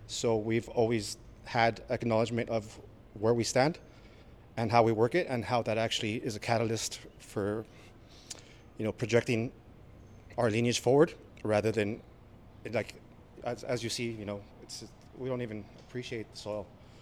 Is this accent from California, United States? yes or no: yes; Los Angeles, California, United States; I'm from El Sereno, I'm from South LA, I'm from this fucking area, and I'm not leaving.